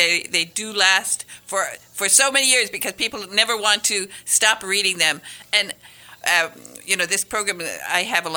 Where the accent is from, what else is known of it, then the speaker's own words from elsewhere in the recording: Michigan, United States; I am from Michigan's Upper Peninsula, which, as you know, is one of the places where the brilliant photographer George Shiras started recording the lives of birds.